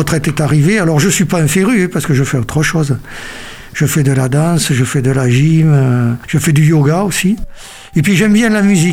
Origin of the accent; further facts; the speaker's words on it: Bordeaux, Nouvelle-Aquitaine, France; je suis bordelais, je suis né à Bordeaux à une époque où les mamans pouvaient accoucher à la maison. Donc pour ceux qui connaissent, je suis né près de la place de la Victoire, donc vous voyez c'est un peu le centre-ville.